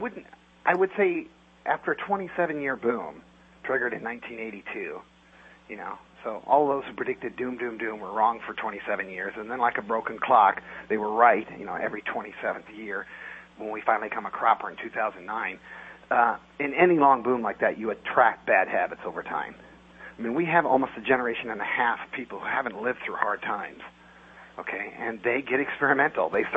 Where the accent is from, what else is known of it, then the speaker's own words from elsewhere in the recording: United States; And that's all I invest in my exceptionalism here as an American.